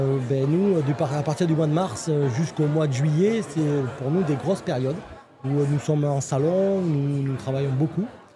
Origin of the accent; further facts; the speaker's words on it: Bergerac, Nouvelle-Aquitaine, France; Nous sommes de Bergerac, moi je suis un enfant de Bergerac. Je suis vraiment natif de Bergerac